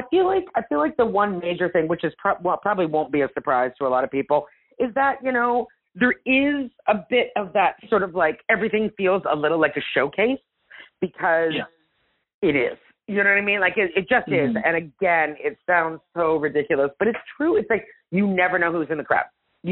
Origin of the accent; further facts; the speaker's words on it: Canada; I'm Italian, but I'm Anglo. Like I'm Canadian. My mother was of British heritage and I don't speak Italian.